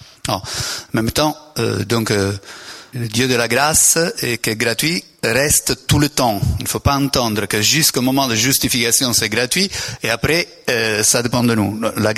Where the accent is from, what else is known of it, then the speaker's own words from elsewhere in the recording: Italy; Puisque moi, je suis italien et nous sommes un poète. On n'est pas des Suisses.